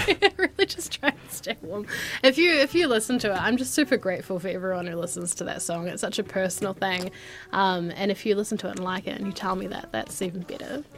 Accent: Christchurch, Canterbury, New Zealand; I'm from Christchurch originally, so when I came here to study originally, I was driving back like every fortnight.

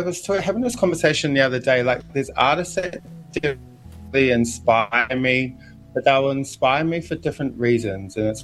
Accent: Whanganui, Manawatū-Whanganui, New Zealand; So I'm from Whanganui.

